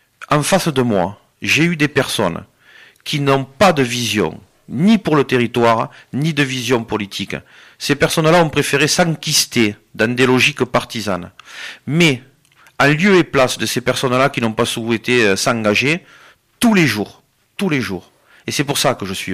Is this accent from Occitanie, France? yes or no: yes; Narbonne, Occitanie, France; Je suis né à Narbonne, j'ai toujours vécu à Narbonne.